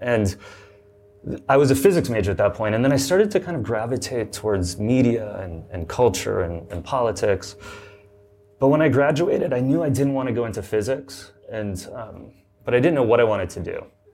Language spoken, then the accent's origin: English; California, United States; So I grew up in Southern California in one of those like McMansion-y kind of like pink stucco homes.